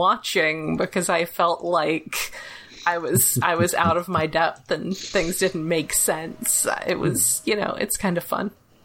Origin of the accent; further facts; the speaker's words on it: United States; and I'm American, and I don't know. I don't like pop music